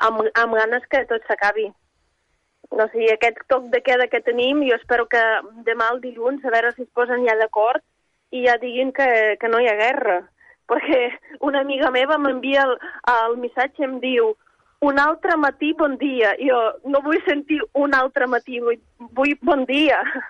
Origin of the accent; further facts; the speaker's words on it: Ivankiv, Kyiv Oblast, Ukraine; Catalan is a second language; now in Spain; llavors van entrar a Kiev, a Ivankiv, que és el meu poble